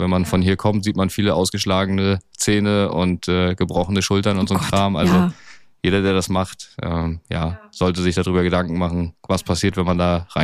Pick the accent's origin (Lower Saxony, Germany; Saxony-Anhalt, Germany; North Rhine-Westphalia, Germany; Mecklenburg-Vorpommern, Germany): Mecklenburg-Vorpommern, Germany; Ribnitz-Damgarten; Ich bin von der Küste, ja, kann man so sagen. Ich komme aus Ribnitz-Damgarten. Das ist quasi ja ein paar Minuten vom Strand entfernt. Mit dem Fahrrad waren es als Kind irgendwie so 15 Minuten vielleicht. Und ich bin hier aufgewachsen. Wir haben noch nie woanders gewohnt.